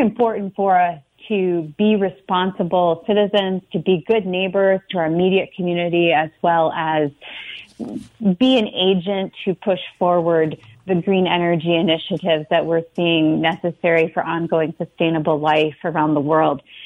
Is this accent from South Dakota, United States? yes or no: yes; South Dakota, United States; You know, I grew up in South Dakota, and Western South Dakota is home to me.